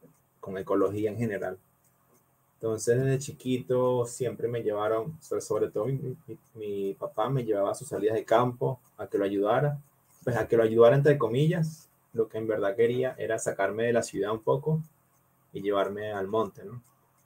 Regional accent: Caracas, Capital District, Venezuela; born there; yo nací en Caracas hace 33 años

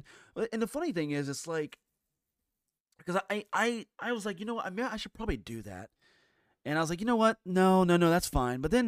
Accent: Ohio, United States; Okay, I'm from Ohio. Okay, Buckeye.

